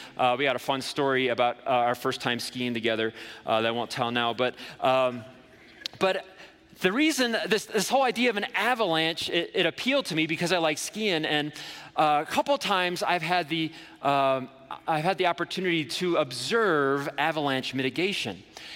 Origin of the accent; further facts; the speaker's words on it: Ohio, United States; moved away as an adult; I moved out here from Ohio. I'm a Flatlander by birth, and my dream was to come to the mountains, get a job.